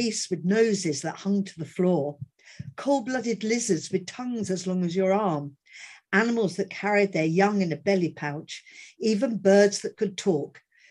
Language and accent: English; London, United Kingdom; now in Brighton, United Kingdom; Being a Londoner